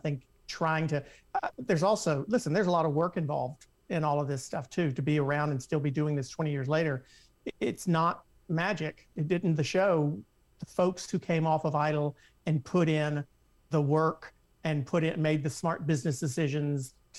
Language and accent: English; the South, United States; We're both from the South.